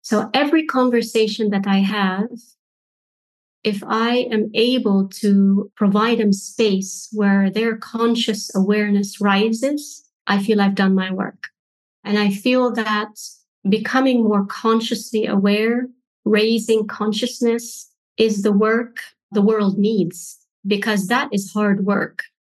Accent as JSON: {"language": "English", "country": "Egypt", "moved": "yes", "lives_now": "United Kingdom", "said": "Having been in the UK for some time and seeing a lot of Egyptian documentaries around a lot of pharaonic history brings the perception that Egypt has a rich history. And usually when I meet people and I say I'm from Egypt"}